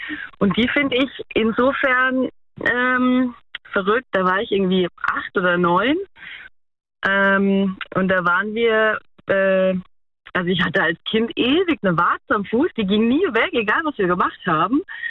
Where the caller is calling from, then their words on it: Emmendingen, Baden-Württemberg, Germany; Emmending bei Freiburg.